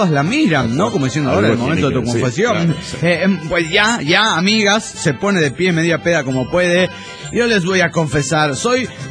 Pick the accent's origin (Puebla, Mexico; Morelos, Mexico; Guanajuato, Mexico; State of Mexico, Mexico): Guanajuato, Mexico; Celaya; de Celaya.